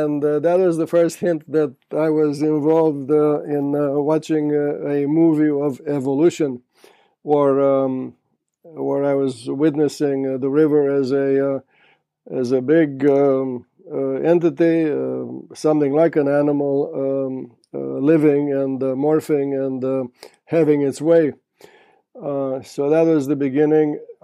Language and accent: English; Tulcea County, Romania; I was born and raised on the Danube, especially exactly in the Danube Delta, which is a place that most civilized people would consider wild and untouched.